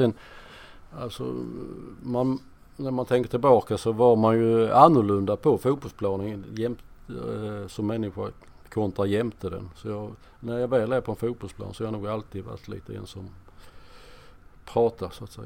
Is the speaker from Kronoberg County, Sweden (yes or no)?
yes; Markaryd, Kronoberg County, Sweden; Jag är uppvuxen i Markaryd.